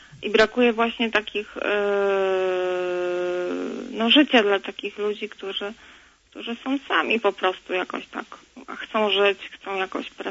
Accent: Warsaw, Masovian Voivodeship, Poland; born there; Ja dzwonię ze stolicy. Tak się przypadkowo tutaj znalazłam, bo ja w ogóle pochodzę z Zabugu. Ja się urodziłam w Warszawie

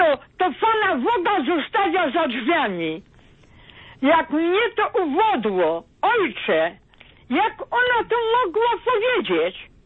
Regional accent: Radom, Masovian Voivodeship, Poland; Wiesz, ja jestem z Radomia.

